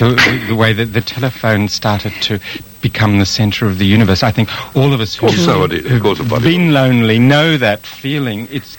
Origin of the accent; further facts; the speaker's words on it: Australia; And of course, being an Australian, what I've got really is Christianity, and Catholicism as such isn't my bag at all.